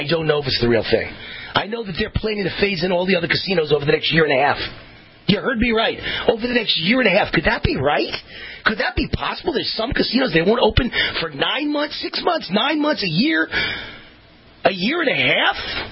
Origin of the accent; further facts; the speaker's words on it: Las Vegas, Nevada, United States; Steve Sisolak here in Nevada, my home state of Las Vegas, declares a fiscal emergency.